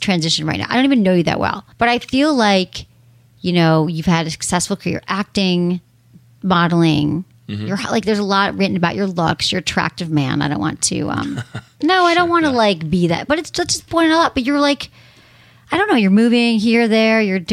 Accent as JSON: {"language": "English", "town": "San Francisco", "region": "California", "country": "United States", "tie": "born or raised there", "said": "And I grew up in San Francisco. I was there mostly. It's like, I miss it."}